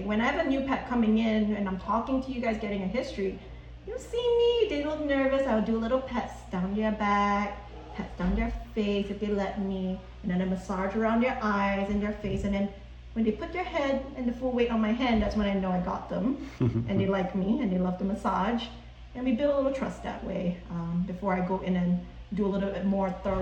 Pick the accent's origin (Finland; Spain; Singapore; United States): Singapore; I think this also comes into me growing up in Singapore. I have Asian moms and grandma.